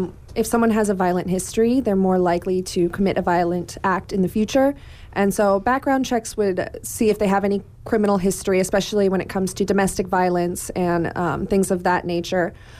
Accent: South Dakota, United States; I grew up in South Dakota.

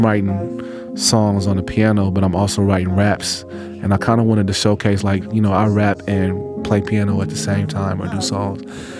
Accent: Oakland, California, United States; I'm a musician, pianist, MC, producer, composer, educator from Oakland, California. Growing up in Oakland, I think we're taught to have a sense of pride.

